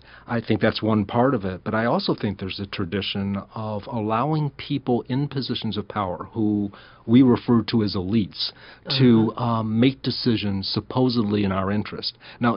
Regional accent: Ohio, United States; most notably in my home state of Ohio

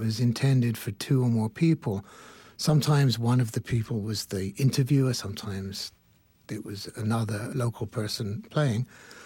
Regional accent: England, United Kingdom; You know I'm from England.

